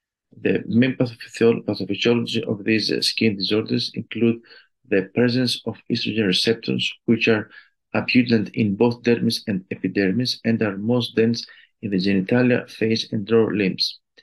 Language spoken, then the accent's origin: English; Greece; I am an endocrinologist from Greece